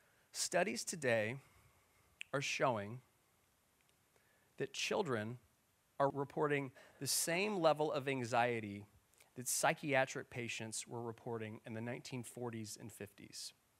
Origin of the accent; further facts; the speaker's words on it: Texas, United States; And like growing up in South Texas football, that was certainly how it was for me.